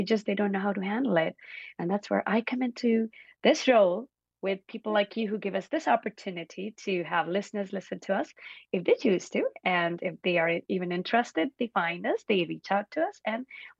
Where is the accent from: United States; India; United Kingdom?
India; because when I grew up in India, so I was born and brought up in India.